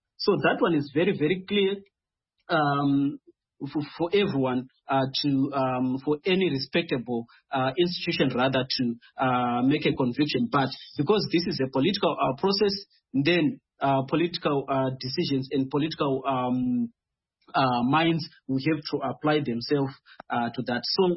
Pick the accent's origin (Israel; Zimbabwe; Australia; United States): Zimbabwe; Midlands; by the way, I come from Midlands as well